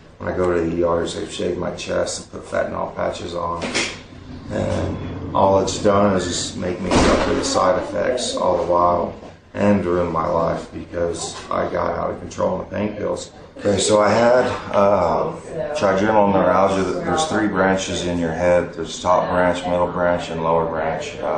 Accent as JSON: {"language": "English", "region": "New Mexico", "country": "United States", "said": "I was kind of from New Mexico area, went to school up here"}